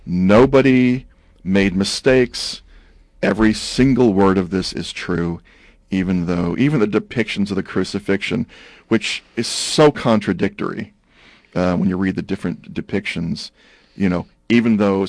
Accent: Brooklyn, New York, United States; also born or lived in Texas, United States; as a Protestant growing up in Brooklyn and then in Texas

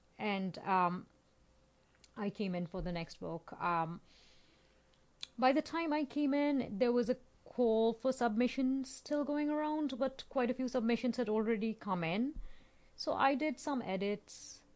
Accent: India; English is a second language; I have a lot of people in India, right? I came from India, so most of my friends, my family, and a lot of them are not that internet savvy.

